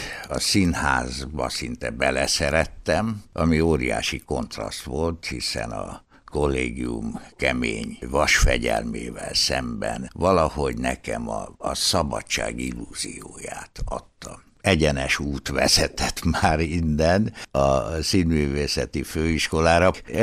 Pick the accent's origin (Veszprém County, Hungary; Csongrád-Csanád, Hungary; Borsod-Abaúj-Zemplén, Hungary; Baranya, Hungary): Borsod-Abaúj-Zemplén, Hungary; Tiszalúc; Ugye én faluról jöttem, drága édesapám ott volt református lelkész Tiszalúcon